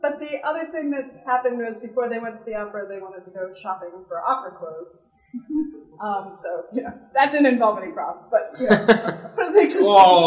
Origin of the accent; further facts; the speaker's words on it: Midwest, United States; And I'm from the Midwest. I'm really bad at saying no.